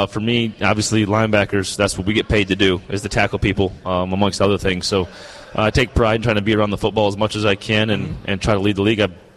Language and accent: English; United States; I'm American, though, so it's the day after.